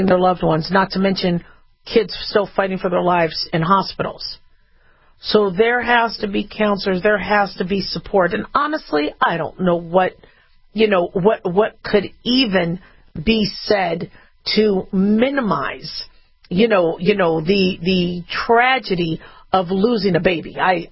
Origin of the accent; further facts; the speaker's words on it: Phoenix, Arizona, United States; I grew up in Phoenix. I've watched Phoenix grow. It's huge. Phoenix it's a beautiful desert.